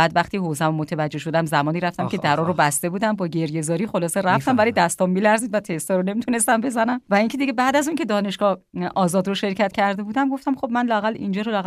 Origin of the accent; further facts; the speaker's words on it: Tehran, Tehran Province, Iran; born there; من متولد تهرانم. شاید حدود 60 سال هستش که پدر مادر من از کاشان اومدن تهران،